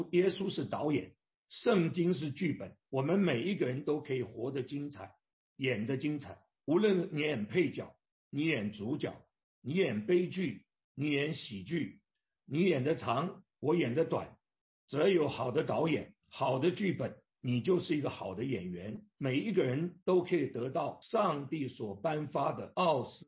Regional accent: Beijing, China; also born or lived in Chengdu; 我生在四川的成都，很快的胜利以后我就搬到现在的北京，当年叫做北平。

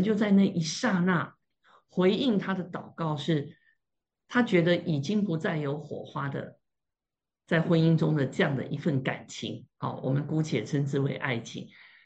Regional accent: Taiwan; 我们台湾人说就会喵

